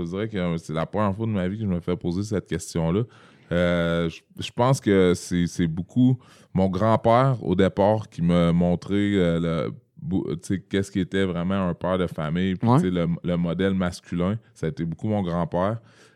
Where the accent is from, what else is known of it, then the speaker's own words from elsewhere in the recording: Quebec City, Quebec, Canada; Moi, je suis né à Québec, mais c'est Charlebourg plus. Ouais. Puis après ça, on a déménagé à Beauport. Alors, quand j'avais l'âge de 11 ans environ... Quand je suis né, on habitait plus 47e rue Ouest, là, okay. dans le bas de Charlebourg.